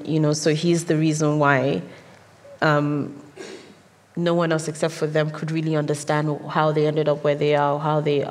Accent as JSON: {"language": "English", "country": "Nigeria", "said": "I'm Nigerian"}